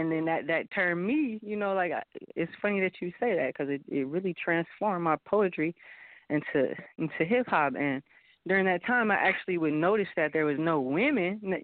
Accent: California, United States; also born or lived in Los Angeles; now in San Francisco, United States; I was born in Los Angeles, California. I'm a native to all over California, though. Like, seriously, when I say that, it's true. I'm nomadic, but I done lived all over California. And I'm currently now based in San Francisco with my family.

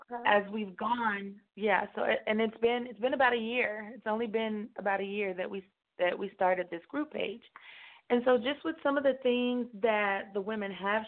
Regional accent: Midland, Texas, United States; Like, nobody knows where Midland is. But it is West Texas.

